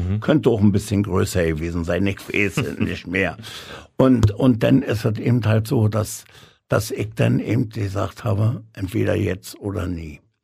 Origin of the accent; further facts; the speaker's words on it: Berlin, Germany; Ich bin waschechter Berliner in 6. Generation.